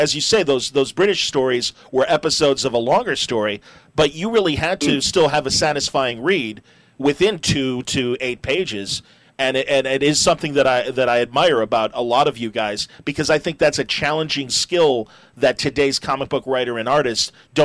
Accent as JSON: {"language": "English", "country": "United States", "said": "as an American, I've enjoyed your work on Green Lantern"}